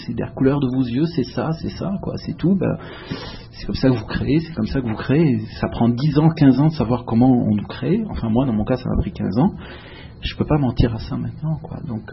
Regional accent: Montreal, Quebec, Canada; la vérité, je suis Montréalais. Ça, c'est indéniable. Je me suis dit, je suis un type de Montréal. Je vis à Montréal, je crée à Montréal. Mes amis sont Montréalais. Je connais cette ville comme ma poche.

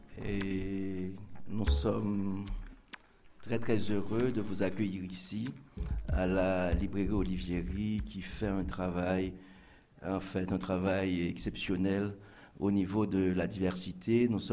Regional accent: Haiti; En tant qu'haïtien

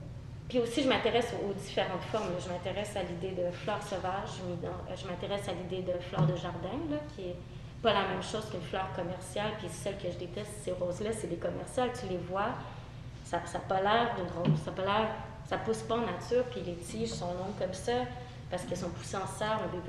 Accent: Quebec, Canada; on est québécois, on est envahi par les anglophones

